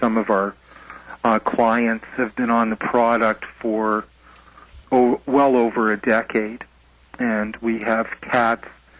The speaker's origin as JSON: {"language": "English", "town": "Toronto", "region": "Ontario", "country": "Canada", "said": "I'm from Toronto originally"}